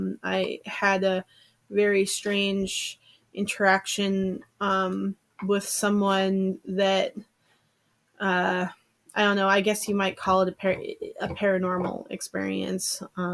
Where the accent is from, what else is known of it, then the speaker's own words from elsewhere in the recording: Wasilla, Alaska, United States; Matsu Valley, right outside of Wasilla.